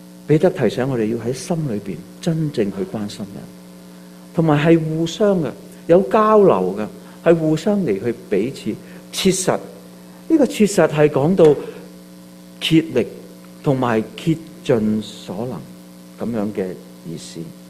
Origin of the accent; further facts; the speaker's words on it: Hong Kong; moved away; 我都是从异地而来，我从香港这个地来到这个地方。我记得在22年前我来到这里的时候